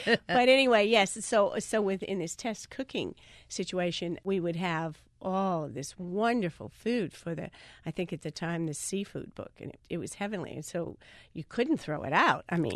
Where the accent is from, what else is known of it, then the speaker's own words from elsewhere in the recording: New Orleans, Louisiana, United States; Here, New Orleans.